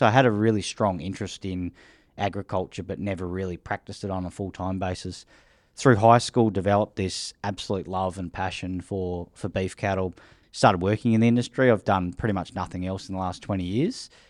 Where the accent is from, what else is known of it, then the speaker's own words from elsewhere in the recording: Naracoorte, South Australia, Australia; I'm from Narracourt on the Limestone Coast in South Australia.